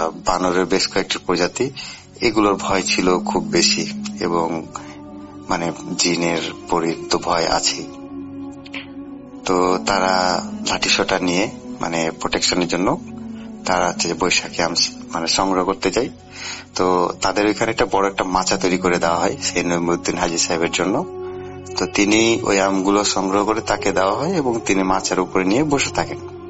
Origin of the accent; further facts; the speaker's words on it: Shibganj, Rajshahi Division, Bangladesh; জেলার শিবগঞ্জ থানার প্রাচীনগড়ের রাজধানী